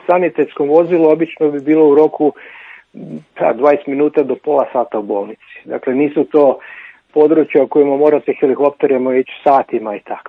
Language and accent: Croatian; Croatia; Ono što je kod nas u Hrvatskoj zapravo dobro